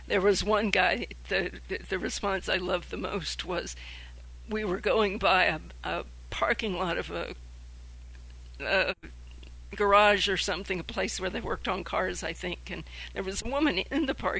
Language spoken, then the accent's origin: English; Baltimore, Maryland, United States; Liz McAllister had lived and worked and helped form Jonah House in Baltimore, my hometown, with her husband Phil Berrigan, and I knew them.